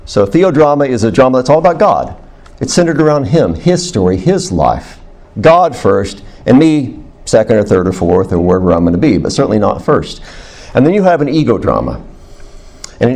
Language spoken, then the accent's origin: English; New Mexico, United States; also born or lived in Texas; Now, I was raised in New Mexico and Texas by a cowboy.